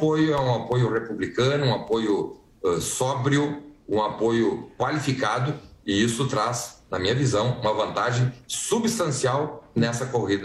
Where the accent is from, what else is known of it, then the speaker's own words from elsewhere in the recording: Rio Grande do Sul, Brazil; Vejam lá no meu estado do Rio Grande do Sul. Cheguei de lá ontem à noite